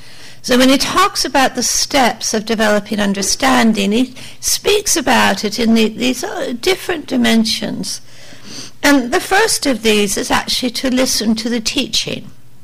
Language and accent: English; Ontario, Canada; You know, and I spent quite a few years growing up in Northern Ontario.